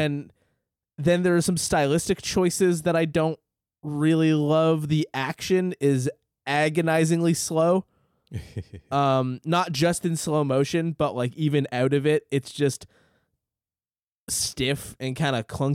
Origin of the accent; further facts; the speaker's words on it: Canada; the problem is I'm Canadian, but you're making jokes about Canada that I don't even understand.